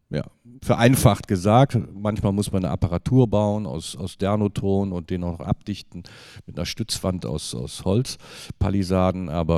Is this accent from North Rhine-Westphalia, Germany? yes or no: yes; Cologne, North Rhine-Westphalia, Germany; born there; ich bin ja auch gebürtiger Kölner